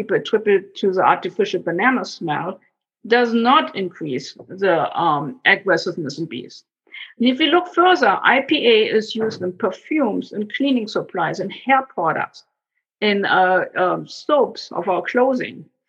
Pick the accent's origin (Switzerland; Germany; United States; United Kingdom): Germany; Berlin; moved away; I was born and raised in Germany, in Berlin. I left after the wall came down with a big chunk of the wall taken with me.